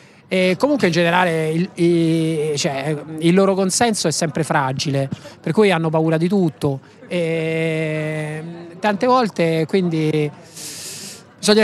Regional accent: Rome, Lazio, Italy; Sono di Roma.

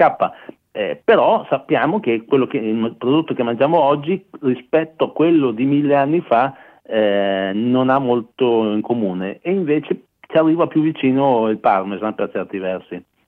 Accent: Mantua, Lombardy, Italy; io sono di Mantova, quindi da me mi vanto di essere l'unica provincia che fa sia il parmigiano che il grana padano.

